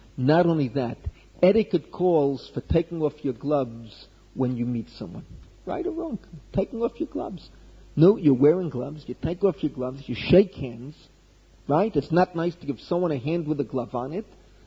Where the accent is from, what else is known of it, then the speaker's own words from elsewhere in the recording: New York, United States; I can only tell you that where I grew up in New York, I never wore gloves on Shabbos.